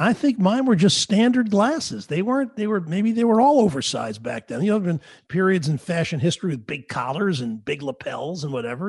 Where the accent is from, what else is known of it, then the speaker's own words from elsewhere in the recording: New York, United States; I was a kid growing up in New York